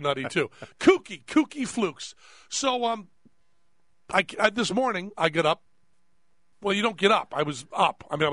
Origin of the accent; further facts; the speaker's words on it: Massachusetts, United States; I'm from New England. It's time to get very honest. I'm going to kind of open up my heart, bare my soul, so it should be very funny. I'm from a little town in Massachusetts. My mom and dad were teetotalers.